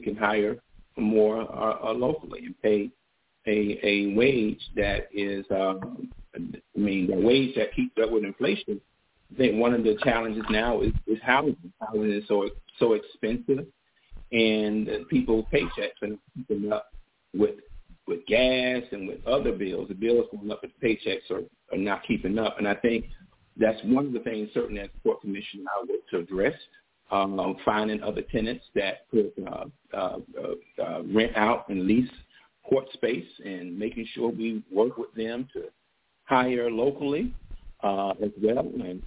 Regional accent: Riviera Beach, Florida, United States; So I grew up in West Palm Beach. I grew up here in Riviera Beach. So I'm homegrown. I'm homegrown. I know the community.

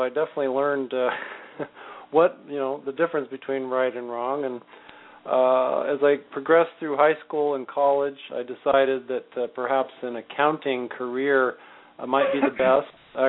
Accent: San Jose, California, United States; I was born and raised in San Jose, which is about 50 miles to the south of San Francisco.

